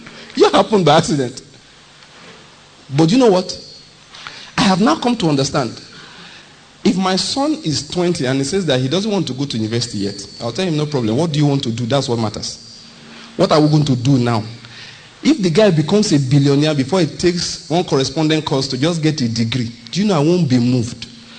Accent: Ondo, Nigeria; People say, how come? I said, I'm from Ondo State. That's how come. That we don't do anything else there. But go to school.

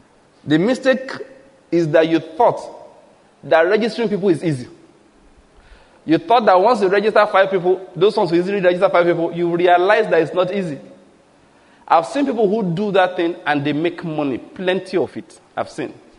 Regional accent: Ondo, Nigeria; because I grew up in Ondo State, and most of these businesses there, all this trading, is done by people from the East.

